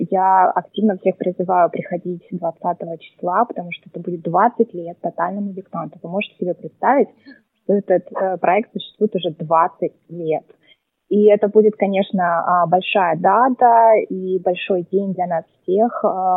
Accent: Stavropol, Stavropol Krai, Russia; also born or lived in Moscow; Я из Ставрополя, из города Ставрополя в России. Я какое-то время жила в Москве.

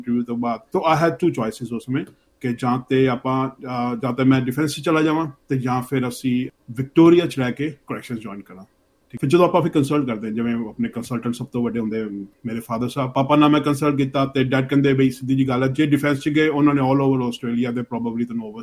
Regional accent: Amritsar, Punjab, India; moved away as an adult; now in Melbourne, Australia; 2003 March ਦੇ ਵਿੱਚ ਮੈਂ ਅੰਮ੍ਰਿਤਸਰ ਤੋਂ ਮੈਲਬਰਨ ਆਇਆ ਸੀ, ਤੇ ਮੈਲਬਰਨ ਹੀ ਫਸਟ ਸਿਟੀ ਸੀਗੀ ਮੇਰੀ।

